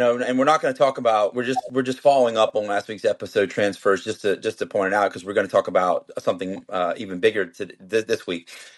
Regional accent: Germany; English is a second language; I can always claim that I grew up in Germany. It's not my first language.

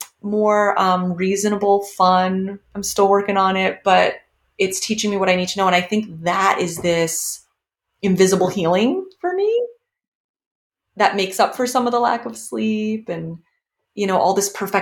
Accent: New York, United States; Like I'm a New Yorker.

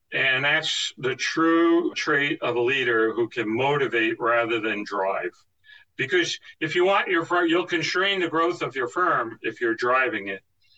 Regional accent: Scarsdale, New York, United States; Oh, wow. I grew up in Scarsdale. I've lived on the same block for 64 years now. My dad's house is right next door. He's passed, but I grew up in that house.

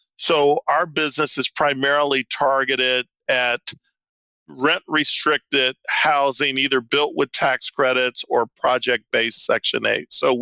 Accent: Detroit, Michigan, United States; Well, I grew up in Detroit, on the west side of Detroit. I'm everything Detroit: Lions, Tigers, Red Wings, Pistons

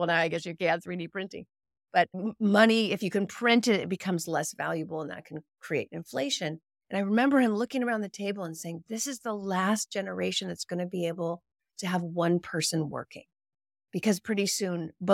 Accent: California, United States; I grew up in the Silicon Valley, and we had a friend who is now known as the godfather of the Silicon Valley, Ron Conway

